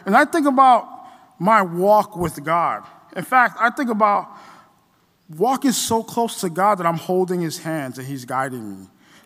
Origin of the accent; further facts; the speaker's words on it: Guyana; also born or lived in St. Lucia; now in United States; I'm actually from Guyana. I was born in St. Lucia, but I grew up in Guyana before I came to the United States.